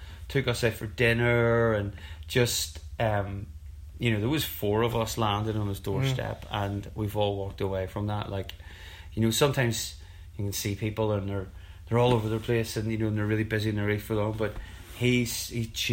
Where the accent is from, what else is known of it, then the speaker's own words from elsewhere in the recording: Belfast, Northern Ireland, United Kingdom; No, I'm from Belfast, Northern Ireland.